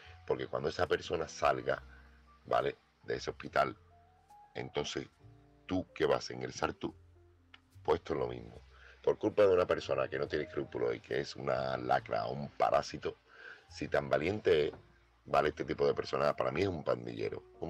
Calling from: Seville, Andalusia, Spain; corresponsal de Sevilla

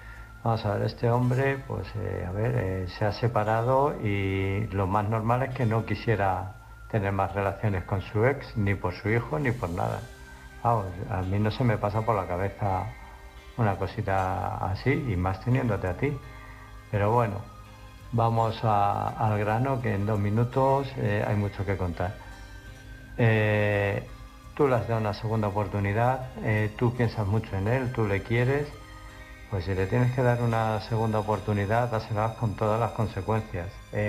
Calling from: Illescas, Castilla-La Mancha, Spain; de Illescas

